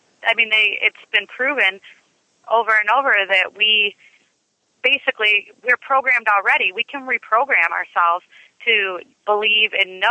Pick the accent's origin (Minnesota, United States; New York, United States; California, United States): California, United States; Sacramento; I walked into, like I said, I grew up in Sacramento